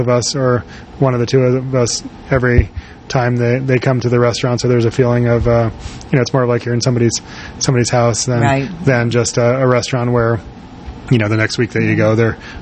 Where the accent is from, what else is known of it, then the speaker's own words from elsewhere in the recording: East Coast, United States; I actually had to mention that as growing up on the East Coast, I did get to go to Chanterelle when it was in those first years